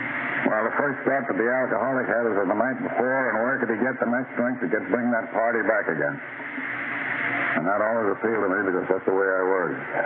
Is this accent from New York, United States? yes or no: yes; Albany, New York, United States; I was in the outfit that was stationed around right in my hometown of Albany.